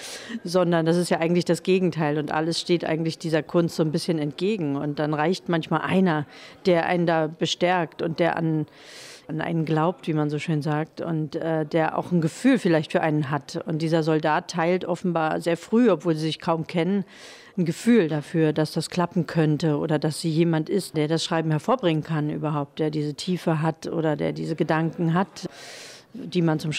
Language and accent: German; East Germany, Germany; ich bin ja aufgewachsen eher in der Provinz und dann auch noch mal in einem provinziellen Staat, der abgeriegelt war. Die DDR war ja nun kein Staat, von dem aus man durch die Welt hätte reisen können.